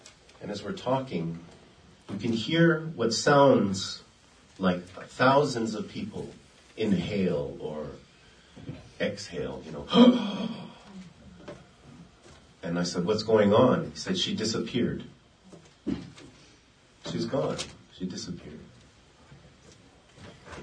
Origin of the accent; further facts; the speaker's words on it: Hawaii, United States; I'm from Hawaii.